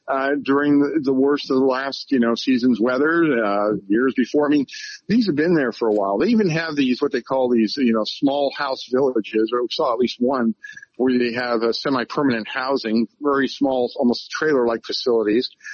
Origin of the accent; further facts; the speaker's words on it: California, United States; And you know, I'm from California, where you see in San Francisco and L.A. and other parts of the state.